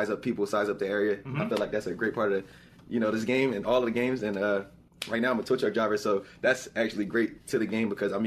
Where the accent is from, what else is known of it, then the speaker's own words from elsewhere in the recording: Lindenwald, New Jersey, United States; I'm 28 years old, and I'm from Lindenwald, New Jersey.